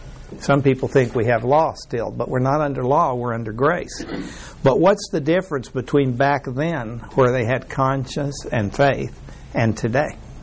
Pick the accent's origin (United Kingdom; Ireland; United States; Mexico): Mexico; You know, I grew up in Mexico, and in Mexico, the whole culture was you tell people what they want to hear.